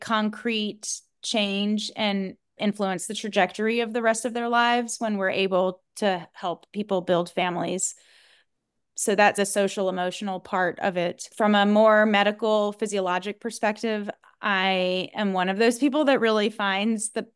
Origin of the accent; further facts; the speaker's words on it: Virginia Beach, Virginia, United States; I grew up in Virginia Beach, which is in very close proximity to Norfolk, Virginia